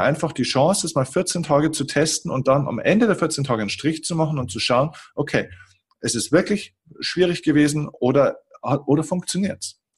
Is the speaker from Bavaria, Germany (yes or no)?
yes; Bavaria, Germany; so sagt man bei uns in Bayern, darf schon ein bisschen mehr sein